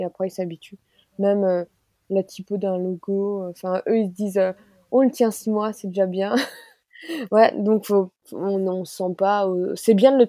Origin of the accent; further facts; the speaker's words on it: Grand Est, France; Moi, je suis alsacienne, mais je ne sais pas parler alsacien